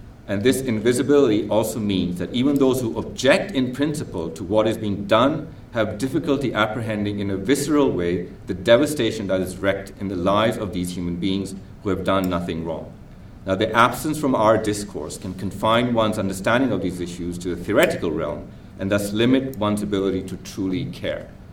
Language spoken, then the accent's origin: English; United States; I speak as an American photographer, because I always call myself an American photographer